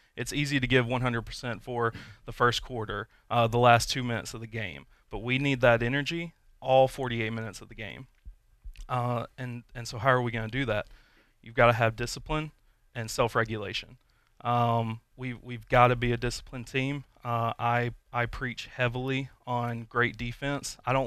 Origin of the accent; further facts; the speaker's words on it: Birmingham, Alabama, United States; I grew up in Birmingham, so me and my dad used to go watch a lot of UAB basketball.